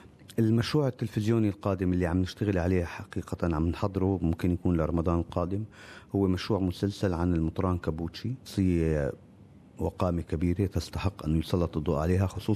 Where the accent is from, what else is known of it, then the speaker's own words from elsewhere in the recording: Syria; نحن كلياتنا كسوريين عنا هذا حالة الحنين الوجداني لسوريا